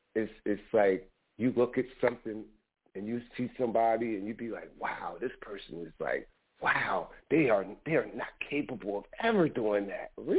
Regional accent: New Jersey, United States; He was from Virginia. I'm from New Jersey.

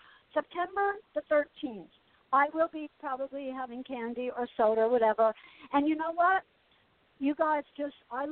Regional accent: Asbury Park, New Jersey, United States; You know me, the one with the redhead. I'm the redhead from Asbury Park.

